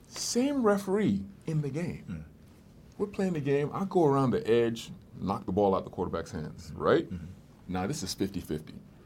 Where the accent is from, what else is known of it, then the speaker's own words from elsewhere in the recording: London, United Kingdom; born there; I was born in London.